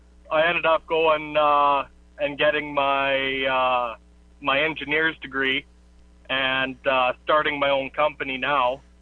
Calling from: Canada; from... I'm up in Canada.

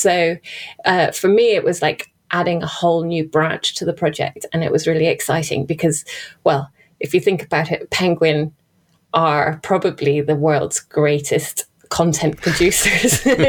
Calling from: South East England, United Kingdom; I'm in a small village just halfway between London and Brighton.

